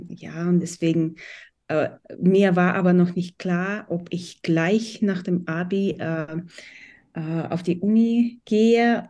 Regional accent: Volgograd, Volgograd Oblast, Russia; Ja, ich bin in der Stadt Wolgograd geboren und aufgewachsen. Und die meisten meiner Familienmitglieder kommen auch aus dem Gebiet Wolgograd. Meine Familie stammte aus einem wolgadeutschen Dorf

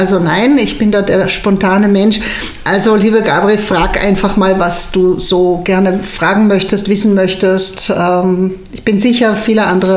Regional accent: Austria; bei uns in Österreich, selbst wenn man die Schule abbricht, wenn man sagt, freut mich alles nicht, du verhungerst nicht.

